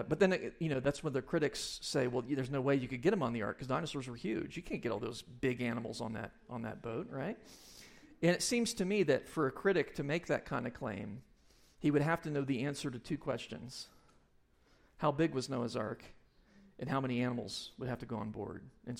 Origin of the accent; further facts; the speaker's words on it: Ohio, United States; I grew up in Ohio, and we had fireflies.